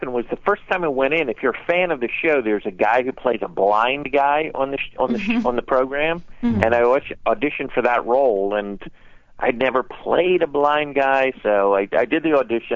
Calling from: Los Angeles, California, United States; I'm calling from a little place called Los Angeles, California.

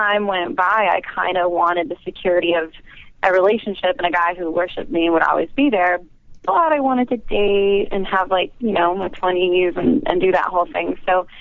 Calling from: North Carolina, United States; I live about 20 minutes north of Charlotte.

